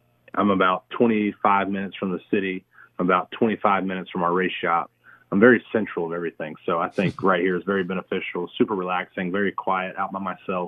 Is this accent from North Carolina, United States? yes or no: yes; Concord, North Carolina, United States; also born or lived in Mobile, United States; Yeah, so I moved to Concord when I was two. And so it's really home for me. I moved from Mobile, Alabama. Don't remember one thing about Mobile. but moved up here when I was two.